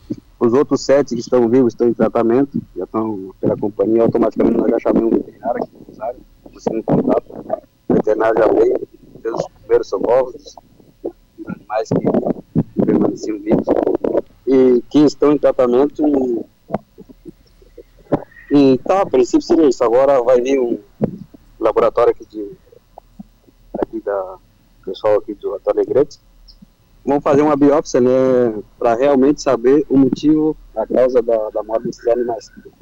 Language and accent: Portuguese; Chuí, Rio Grande do Sul, Brazil; nós saímos da cidade do Chuí, nós estávamos a caminho da cidade do Chuí e passaríamos cara para Santa Vitória, que é a cidade vizinha, mas nós somos do Chuí.